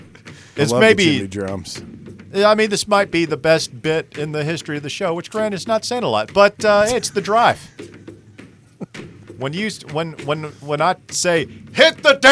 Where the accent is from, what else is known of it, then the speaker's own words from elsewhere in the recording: Knoxville, Tennessee, United States; Like, technically, I'm not from here, but I've lived here since I was 5 years old. I say I'm from Knoxville, right? I'm from Knoxville.